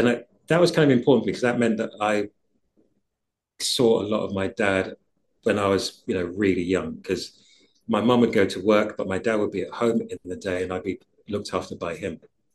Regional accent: London, United Kingdom; my identity is that I'm a Londoner. I was born in East London. I pretty much grew up in East London.

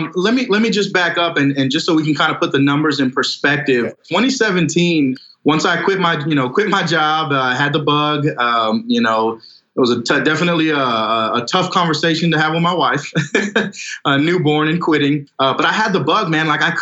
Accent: Corpus Christi, Texas, United States; my hometown is down south about 3 hours from Houston. It's called Corpus Christi.

